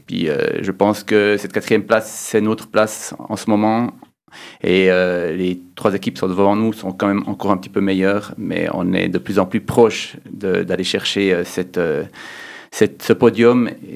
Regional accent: Switzerland; en tant que Suisse, on est dans la précision, puisqu'on est quand même le pays des montres.

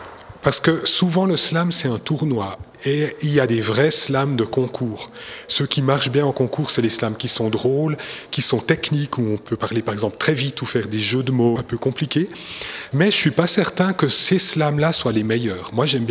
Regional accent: Jura, Switzerland; Moi, je suis jurassien d'origine.

